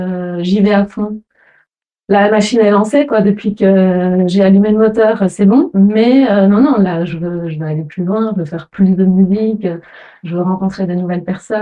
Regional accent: Wallonia, Belgium; Bah moi j'étais des Ardennes belges, donc c'est la campagne, c'est là où je suis, à Limoutier, c'est très proche honnêtement. Rivière, pluie, forêt.

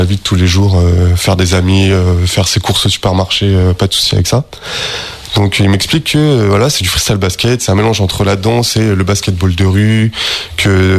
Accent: Limoges, Nouvelle-Aquitaine, France; Aujourd'hui j'ai 26 ans. Je suis né à Limoges.

